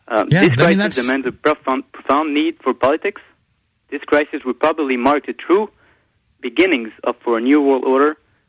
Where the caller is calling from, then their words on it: Montreal, Quebec, Canada; Hello. I'm calling you from Montreal.